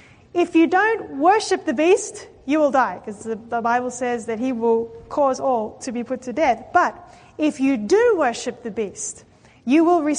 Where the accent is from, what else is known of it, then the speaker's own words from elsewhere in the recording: Australia; Now, I come from Australia